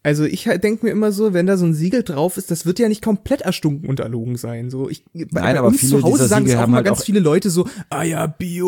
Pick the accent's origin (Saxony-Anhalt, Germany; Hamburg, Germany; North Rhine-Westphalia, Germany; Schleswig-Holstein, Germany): Saxony-Anhalt, Germany; Ich komme aus Sachsen-Anhalt.